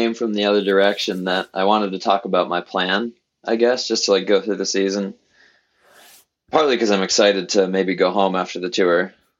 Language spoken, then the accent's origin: English; Madison, Wisconsin, United States; born there; now in Alaska, United States; Born in Madison, Wisconsin, actually.